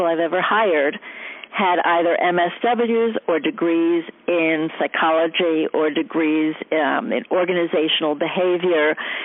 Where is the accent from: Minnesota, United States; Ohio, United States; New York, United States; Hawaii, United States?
New York, United States; born there; also born or lived in Boston; Well, I was born in New York. I graduated from Boston University with a bachelor's in political science, a master's in communications. I taught briefly in New York and then moved to Boston